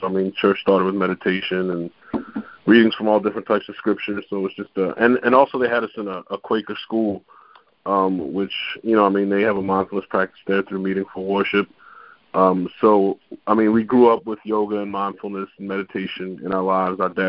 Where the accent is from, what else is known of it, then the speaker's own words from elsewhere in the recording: Baltimore, Maryland, United States; All right, well … Atman and I are brothers, and we grew up in West Baltimore, pretty famous for the HBO show The Wire.